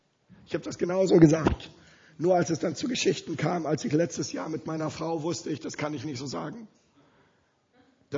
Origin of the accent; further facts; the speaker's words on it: Germany; Und als Deutscher stehe ich hier vor euch in Österreich